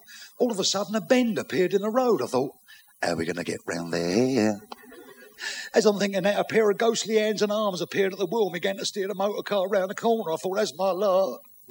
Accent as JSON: {"language": "English", "country": "United Kingdom", "said": "Yeah, so I'm British, babe."}